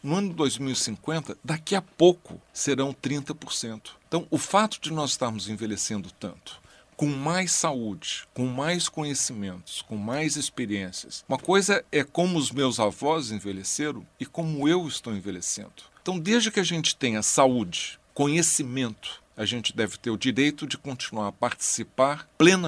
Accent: Brazil; born there; Quando eu nasci no Brasil, em 1945, a esperança de vida da minha geração era de 43 anos.

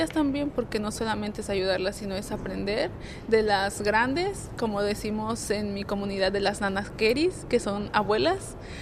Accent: Cherán, Michoacán, Mexico; born there; Yo nací allí en Cherán, me fui a estudiar filosofía en la Universidad Michoacana de San Nicolás de Hidalgo, ahí en la capital.

